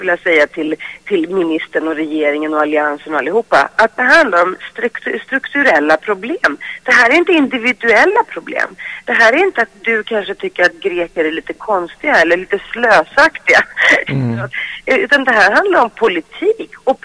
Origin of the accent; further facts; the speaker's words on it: Greece; När jag äntligen har fått chansen att göra den här dokumentären om mitt hemland Grekland